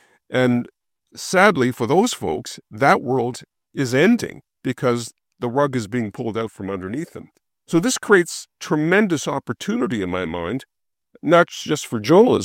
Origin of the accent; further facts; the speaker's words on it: Sudbury, Ontario, Canada; where both you and I grew up in Northeastern Ontario. You being from North Bay, Claude, or the area, and me from Sudbury